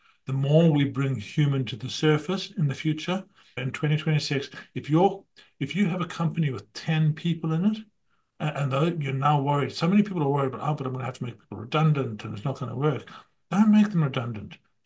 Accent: Zimbabwe; born there; also born or lived in South Africa; from when I was born in Zimbabwe or how I traveled into South Africa

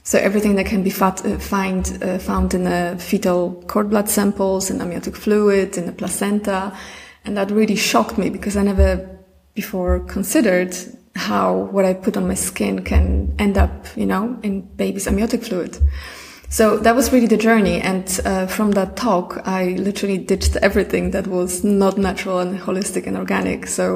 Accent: Poland; English is a second language; now in Mallorca, Spain; I am originally from Poland. And right now I live on Mallorca. I've been here for the last 9 years.

